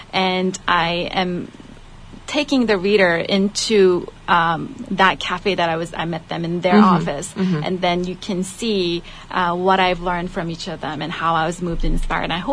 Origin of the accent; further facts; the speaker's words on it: South Korea; also born or lived in California; I was born in California, but I moved to Korea when I was about 3 years old.